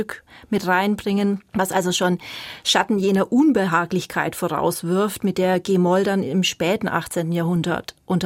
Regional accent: Nuremberg, Bavaria, Germany; Ich stamme ja aus Nürnberg und insofern war das natürlich schön, dass ich auch mal in der Nähe meiner Heimat zumindest mit Norrington musizieren konnte. Wobei Bamberg ist ja Oberfranken, ja. Also ich komme ja aus Mittelfranken.

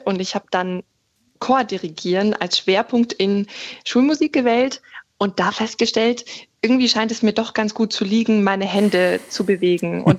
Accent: Munich, Bavaria, Germany; ich bin Münchnerin

